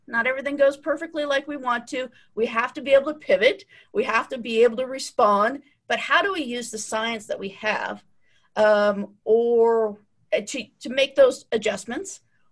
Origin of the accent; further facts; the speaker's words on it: Washington, United States; You know, growing up in Eastern Washington, I think you're one degree of separation from either Kevin Bacon or probably agriculture.